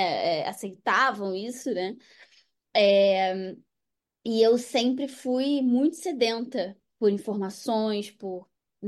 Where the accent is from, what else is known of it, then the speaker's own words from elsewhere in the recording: Rio de Janeiro, Brazil; É, eu sou do Rio de Janeiro, né? Então, todo o grupo está em São Paulo e eu tô no Rio.